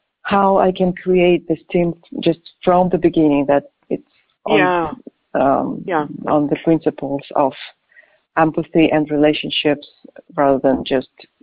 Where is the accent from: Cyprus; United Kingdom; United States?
Cyprus; I'm from Cyprus.